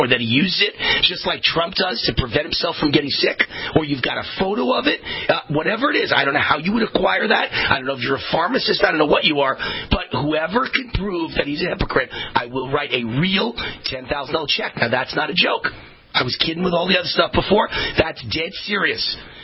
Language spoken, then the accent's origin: English; New York, United States; That's the way I grew up in New York, and it was great.